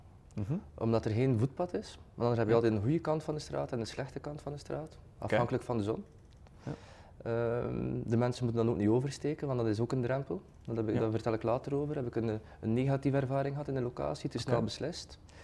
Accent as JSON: {"language": "Dutch", "town": "Bruges", "region": "West Flanders", "country": "Belgium", "said": "En ik ben afkomstig van Brugge, misschien hoor je het wel."}